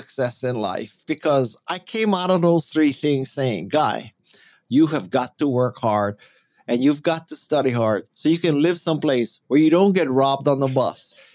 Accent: Hawaii, United States; But when I was growing up in Hawaii, I went to a school and I had to catch the bus to the school and bus home.

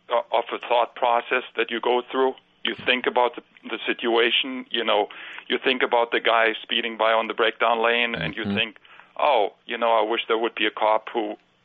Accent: Germany; English is a second language; now in United States; I grew up in Germany

